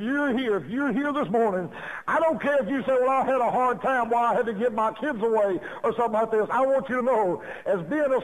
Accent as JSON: {"language": "English", "region": "Louisiana", "country": "United States", "said": "We're from Louisiana. We're down there. I don't know if you've ever been there, but it's a complete different country than Georgia and Tennessee."}